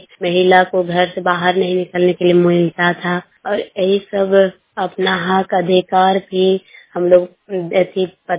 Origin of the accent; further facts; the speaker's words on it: Chari, Jharkhand, India; मैं ग्राम चारी पोस्ट चारी थाना चारी और प्रखंड चुरचू जिला हजारीबाग की रहने वाली हूँ।